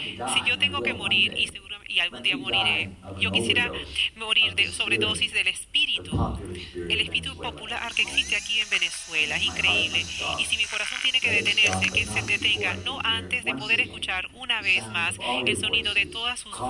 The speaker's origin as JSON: {"language": "Spanish", "country": "Canada", "moved": "as an adult", "lives_now": "United States", "said": "yo soy canadiense, yo nací en Canadá originalmente, y en 1948, y en 1985, yo vine a visitar Estados Unidos"}